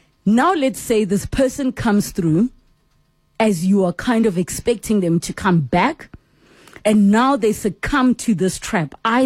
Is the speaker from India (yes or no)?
no; South Africa; as a South African